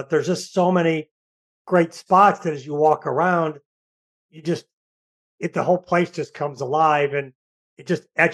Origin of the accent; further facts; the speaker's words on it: St. Louis, Missouri, United States; I'm from St. Louis, you know, you can't introduce that in that area.